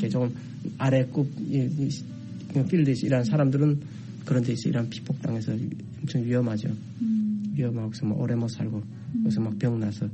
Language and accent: Korean; North Korea; 북한에서 왔다는 걸 숨기기 위해서